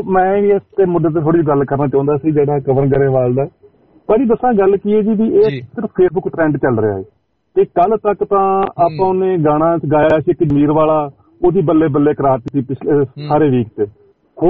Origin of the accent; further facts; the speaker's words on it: Jiwan Nagar, Haryana, India; ਮੇਰਾ ਪਿੰਡ ਜੀਵਨ ਨਗਰ ਹੈ, ਸਰਸੋਂ ਤੋਂ ਮੈਂ ਬਿਲੋਂਗ ਕਰ ਦਊਂਗਾ